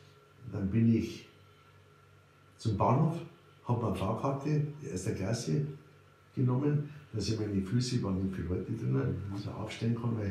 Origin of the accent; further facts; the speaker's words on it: Hebertsfelden, Bavaria, Germany; Ich bin aufgewachsen in Hebertsfelden, das ist zwischen Eckenfeld und Verkehren, elterlicherseits von meinem Vater.